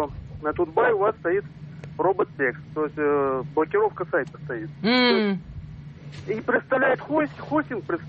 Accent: Moscow, Russia; Я из Москвы.

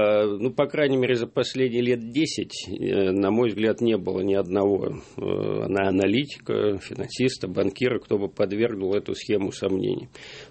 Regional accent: Moscow, Russia; born or raised there

